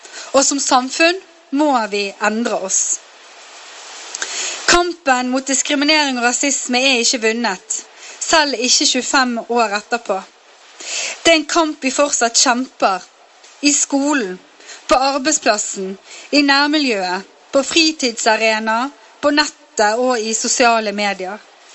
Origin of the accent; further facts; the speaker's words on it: Western Norway, Norway; Vi vokste begge opp på Vestlandet, ikke så langt ifra hverandre. Og vi var begge mørke i huden.